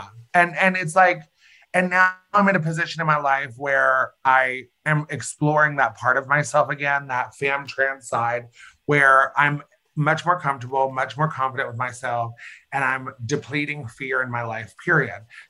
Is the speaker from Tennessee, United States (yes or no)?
yes; Bluff City, Tennessee, United States; also born or lived in Bristol, Tennessee / Johnson City; So I was born in Bristol, Tennessee. And I grew up in like Bluff City, Bristol, Tennessee area. And then like as an adult, I went to college at East Tennessee State University. So I lived in Johnson City.